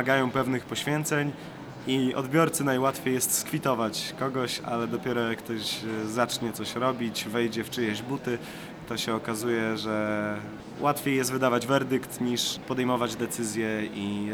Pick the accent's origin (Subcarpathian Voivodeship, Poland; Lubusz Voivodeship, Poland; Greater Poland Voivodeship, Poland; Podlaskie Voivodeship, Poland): Podlaskie Voivodeship, Poland; Łomża; moved away as an adult; now in Tricity, Poland; jak się przeprowadziłem do Trójmiasta z Łomży, zacząłem studiować ekonomię